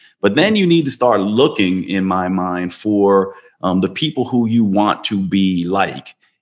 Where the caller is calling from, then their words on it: Asheville, North Carolina, United States; I'm in Asheville, North Carolina right now.